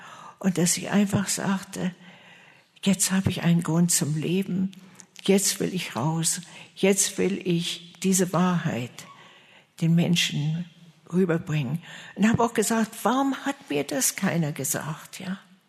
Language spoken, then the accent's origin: German; Kaliningrad Oblast, Russia; now in United States; Ich bin in Ostpreußen groß geworden, geflüchtet, weil die Russen reinkamen.